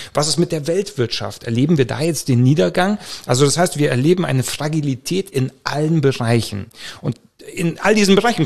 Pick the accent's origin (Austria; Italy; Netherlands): Italy; Rome, Lazio; moved away; also born or lived in South America; Also ich bin zum Beispiel in Rom aufgewachsen, in Italien. Und von dort ging es dann weiter nach Südamerika und dann der nächste Kontinent, der nächste.